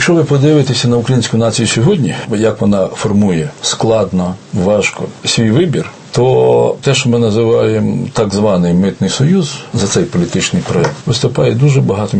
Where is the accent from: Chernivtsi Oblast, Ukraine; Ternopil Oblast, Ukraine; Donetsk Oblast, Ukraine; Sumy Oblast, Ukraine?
Sumy Oblast, Ukraine; та й, можливо, частина моєї рідної Сумщини.